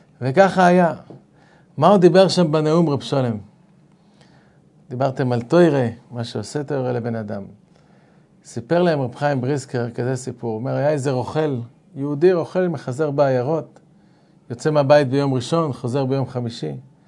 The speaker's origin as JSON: {"language": "Hebrew", "town": "Haifa", "region": "Haifa District", "country": "Israel", "tie": "born or raised there", "said": "אני זכיתי לגדול בחיפה."}